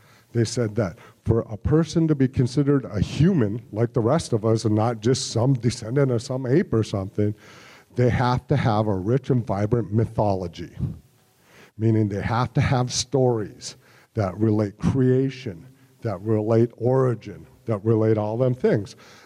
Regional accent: Minnesota, United States; also born or lived in Mille Lacs, United States; now in Hayward, United States; I live in Hayward, Wisconsin right now, but I'm originally from Mille Lacs. I grew up on the Leech Lake and White Earth reservations here in Minnesota.

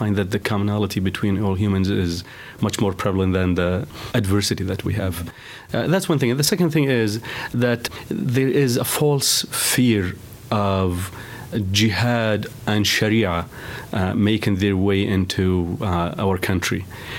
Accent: United States; And I, as an American, I'm proud to hear that.

